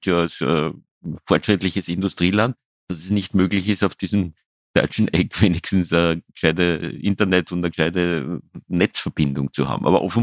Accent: Austria; Man merkt es ja als Österreicher ein bisschen

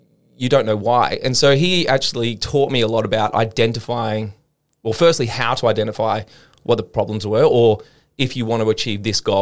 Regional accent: England, United Kingdom; born there; because I was born in England, I used to travel a lot with my family early on through Europe

